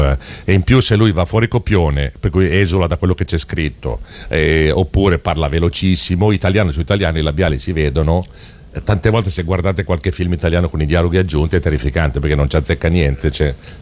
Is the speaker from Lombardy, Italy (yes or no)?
yes; Milan, Lombardy, Italy; essendo io milanese